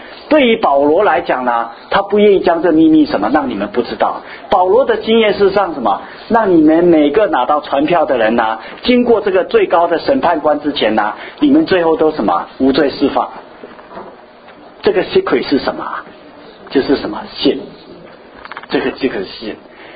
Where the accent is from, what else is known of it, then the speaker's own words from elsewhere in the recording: China; 这一点是我们中国人没有的观念。